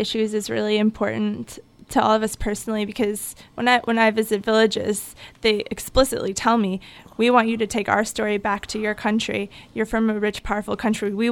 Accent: Chicago, Illinois, United States; I grew up in Chicago, and I never, you know, went camping or anything when I was a kid.

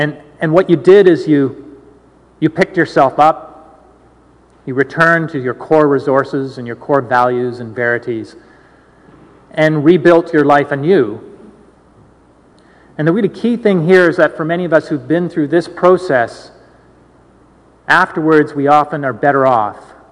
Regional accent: Victoria, British Columbia, Canada; I grew up in Victoria, a West Coast boy

